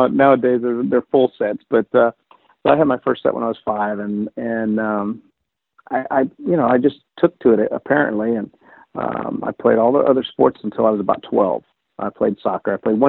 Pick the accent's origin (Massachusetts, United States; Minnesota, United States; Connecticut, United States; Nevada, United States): Nevada, United States; Las Vegas; Well, yeah, growing up in Las Vegas, I played, I played all the sports as a kid.